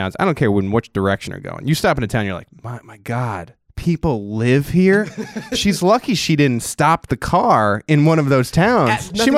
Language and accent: English; New York, United States; To pull the curtain back a little bit, I'm from Long Island in that area.